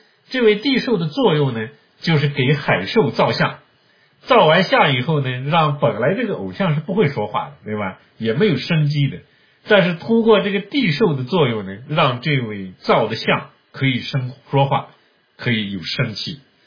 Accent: China; 对我们中国人来说，中国人很喜欢6

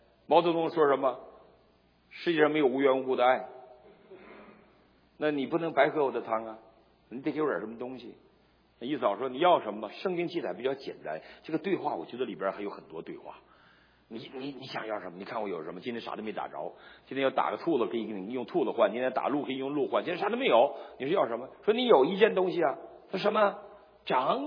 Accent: Northeast China, China; 这我们中国叫鸡蛋汤、蛋花汤，我们东北人就会做这两种汤

